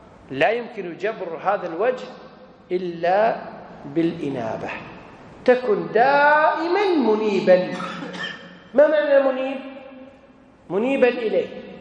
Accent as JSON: {"language": "Arabic", "country": "Kuwait", "said": "اللي هو ولي الأمر في البلد عندنا في الكويت"}